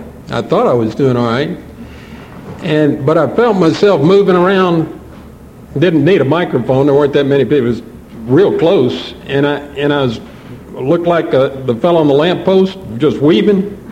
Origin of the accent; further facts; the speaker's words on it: Lawrenceville, Georgia, United States; from Lawrenceville, Georgia.